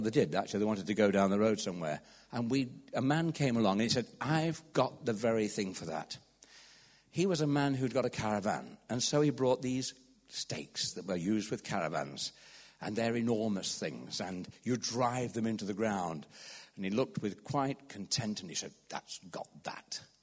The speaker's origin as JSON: {"language": "English", "region": "England", "country": "United Kingdom", "said": "being an Englishman, of course, who always wears a tie"}